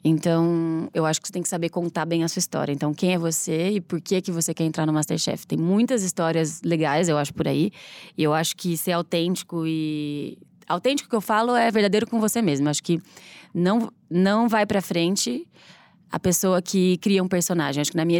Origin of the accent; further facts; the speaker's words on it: Ribeirão Preto, São Paulo, Brazil; E eu sou de Ribeirão Preto.